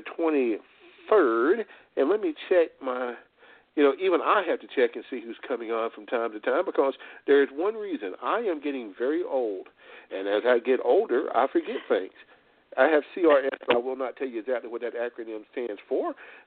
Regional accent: Murfreesboro, Tennessee, United States; not just because I grew up in Murfreesboro

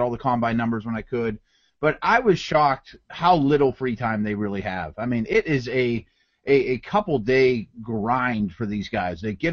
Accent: Pittsburgh, Pennsylvania, United States; I grew up in Pittsburgh.

